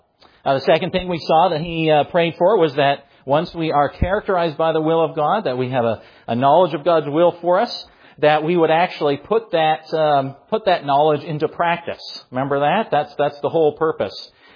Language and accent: English; Canada; also born or lived in New Zealand; we're Canadian, born in Canada and lived in New Zealand, part of the Commonwealth